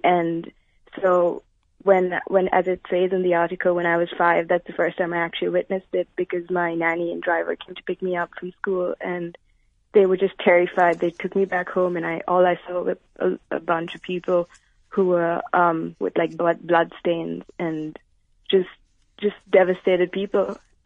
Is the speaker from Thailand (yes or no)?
no; Sri Lanka; I was born and brought up in Sri Lanka and I spent a lot of my life there.